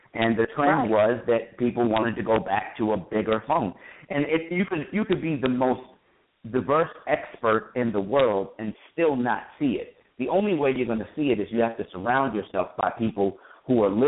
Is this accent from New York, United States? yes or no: no; Florida, United States; I grew up in South Florida, and my school was a mixed school